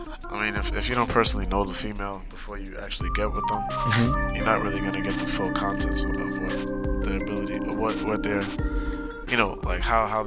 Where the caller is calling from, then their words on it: Canarsie, New York, United States; I'm calling from Canarsie.